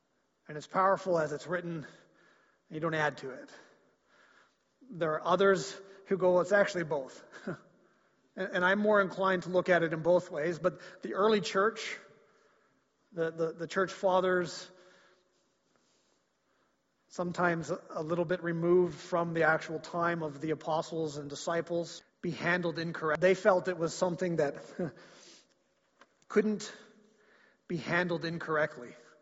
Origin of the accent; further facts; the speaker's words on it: Creston, British Columbia, Canada; And I remember saying, growing up in Creston, might have been grade one, grade two, we said the Lord's Prayer, I think every day, maybe every other day.